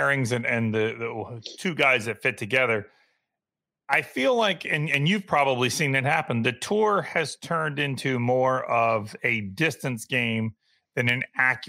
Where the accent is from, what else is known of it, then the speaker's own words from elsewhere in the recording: United States; maybe I'm a little biased because I am an American